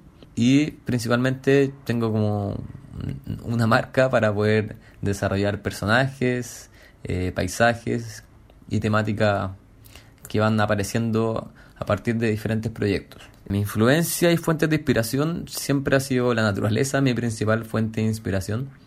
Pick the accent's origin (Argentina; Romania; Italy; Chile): Chile; Santiago, Santiago Metropolitan; moved away as an adult; now in Barcelona, Spain; soy de Santiago de Chile y ahora me encuentro viviendo en Barcelona. Vine a estudiar un posgrado en arte textil en Escuela Massana, lo terminé el año pasado, 2020, y ahora decidí quedarme a vivir en Barcelona